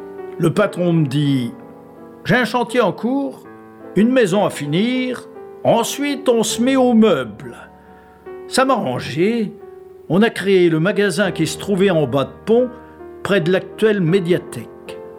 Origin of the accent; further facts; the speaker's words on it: Gémozac, Nouvelle-Aquitaine, France; Je suis né en 1929 et je suis de Gémozac.